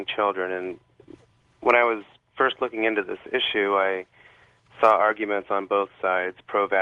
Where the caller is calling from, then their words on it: Washington, United States; in Washington State.